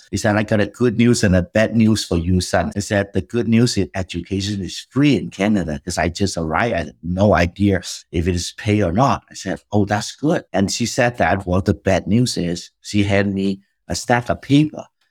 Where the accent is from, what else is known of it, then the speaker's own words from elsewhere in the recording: Vietnam; born there; first language Cantonese; English is a second language; moved away as an adult; also born or lived in Philippines; I'm Chinese. I spoke Cantonese at home, but I didn't read and write Chinese when I was little. I was born in Vietnam. I didn't read and write Vietnamese